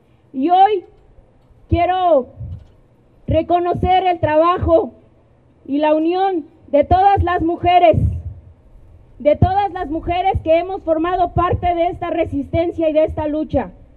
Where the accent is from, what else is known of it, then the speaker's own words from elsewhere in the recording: Puebla, Mexico; Venimos de la Sierra Negra, venimos de esos lugares, de los más alejados, donde hay lodo, donde a veces no hay ni para comer. Pero quiero decirles que estamos muy orgullosos, muy orgullosos de nuestras raíces, de nuestra lengua